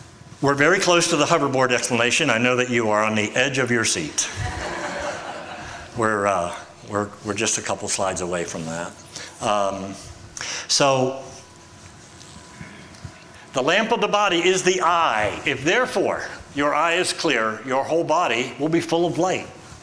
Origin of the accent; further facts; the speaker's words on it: Westernport, Maryland, United States; I mean, that's no knock on Westernport. I grew up there. I love it. It's my hometown.